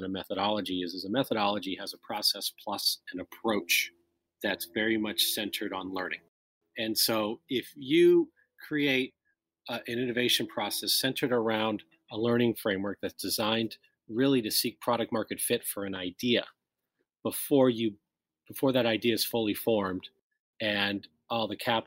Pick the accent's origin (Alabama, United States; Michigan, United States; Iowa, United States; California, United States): California, United States; I grew up in Silicon Valley and in the tech field, and was always very excited about the promise of technology